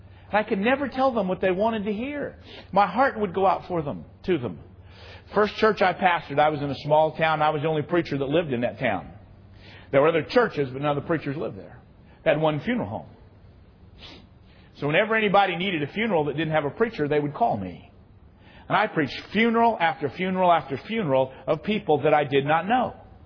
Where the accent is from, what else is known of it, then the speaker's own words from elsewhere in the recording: Indianapolis, Indiana, United States; Turned out the guy was not only from Indianapolis, my hometown, he went to the same grade school I did.